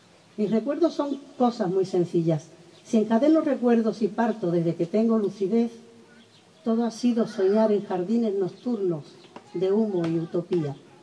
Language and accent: Spanish; Huelva, Andalusia, Spain; also born or lived in Seville; yo también vengo de Sevilla, aunque soy de Huelva